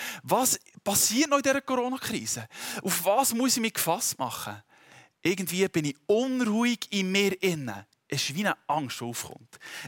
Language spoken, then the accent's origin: German; Switzerland; Auch für uns als Schweizer geht es auch um unsere Bedürfnisse.